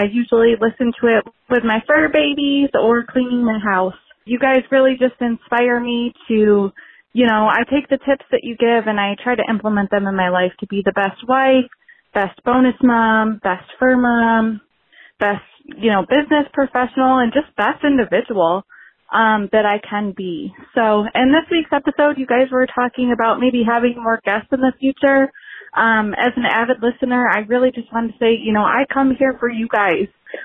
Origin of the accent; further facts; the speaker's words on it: Michigan, United States; I'm from Michigan.